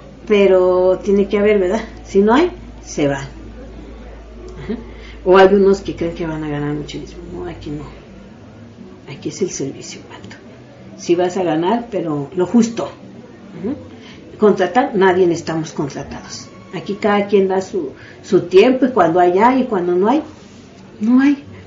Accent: Mexico; si nosotros, como mexicanas, no nos quieren atender, hay discriminación

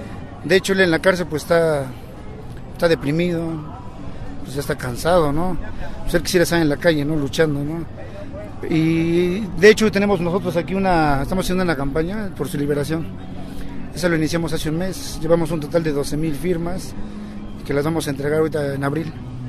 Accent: Necaxa, Puebla, Mexico; es mi hermano, somos originarios de Necaxa, Puebla.

